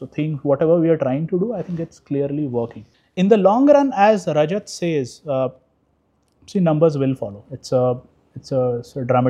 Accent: Bihar, India; So I come from Bihar, I would say a lower middle income class family.

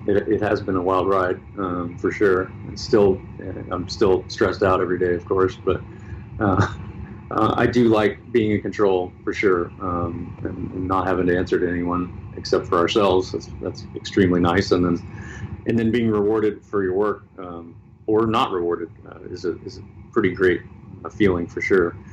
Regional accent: Tennessee, United States; I grew up in Tennessee, and I didn't watch horse racing or care about it at all.

